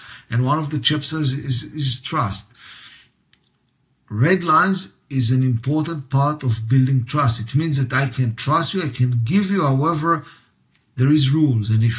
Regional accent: Israel; I'm from Israel, you are from Germany.

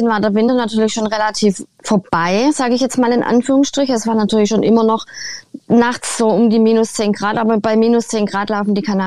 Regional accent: Germany; now in Saskatchewan, Canada

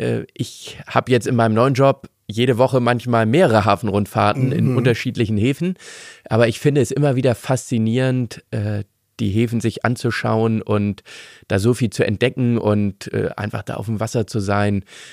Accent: Hamburg, Germany; bin Hamburger jung

